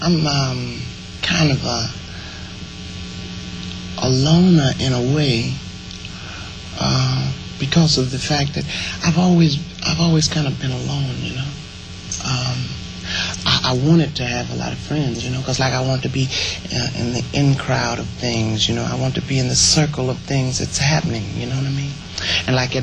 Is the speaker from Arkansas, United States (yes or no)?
yes; Arkansas, United States; born there; also born or lived in Michigan; I was born in Arkansas, you see, and then I got interested in singing, and when we moved to Michigan, I continued to sing